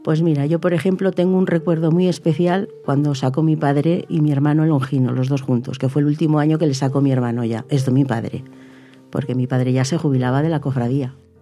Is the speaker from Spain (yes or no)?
yes; Medina de Rioseco, Castile and León, Spain; Porque soy ante todo de Rioseco